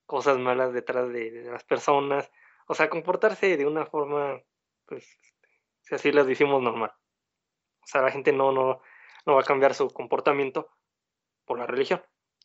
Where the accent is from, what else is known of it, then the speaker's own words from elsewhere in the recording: Mexico; El mexicano, o como mexicanos, vamos a seguir en esta misma tónica.